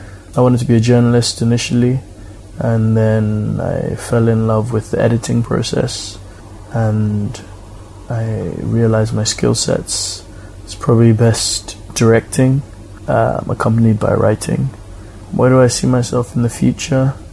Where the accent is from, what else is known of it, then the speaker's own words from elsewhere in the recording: United Kingdom; I'm coming from the United Kingdom, and I also have dual nationality. I'm Nigerian as well.